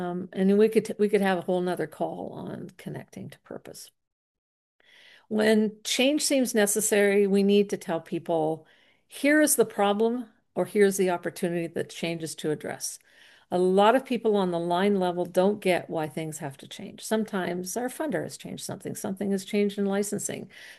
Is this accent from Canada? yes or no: yes; Alberta, Canada; I'm living in Ontario right now. I'm actually from Alberta.